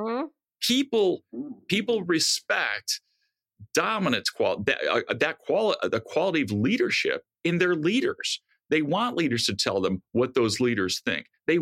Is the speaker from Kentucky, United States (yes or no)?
yes; Kentucky, United States; and it's my home state. I'm a Kentucky boy